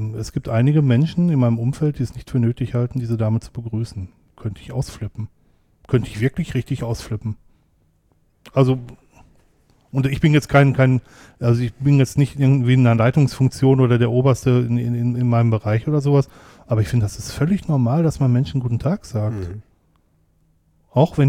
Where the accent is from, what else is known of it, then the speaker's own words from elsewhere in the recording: North Rhine-Westphalia, Germany; ich komme ja aus dem Ruhrgebiet